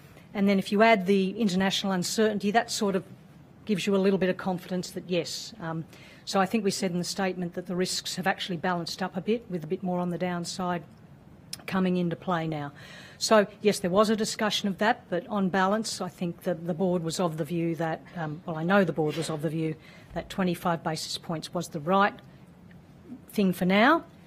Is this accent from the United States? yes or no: no; Australia; So am I worried as an Australian citizen that productivity is not growing?